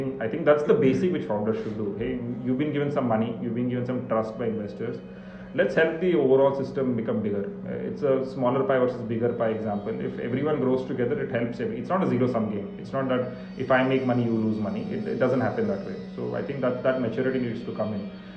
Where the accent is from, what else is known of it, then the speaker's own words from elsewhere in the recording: India; being an Indian, they were being little modest with me